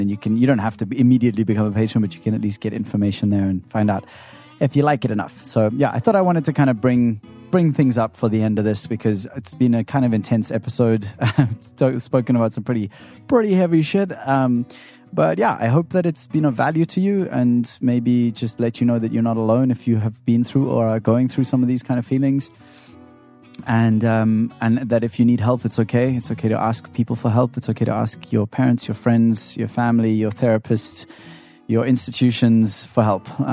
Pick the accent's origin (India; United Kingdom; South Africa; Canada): South Africa; I'm from South Africa, in case you didn't know that.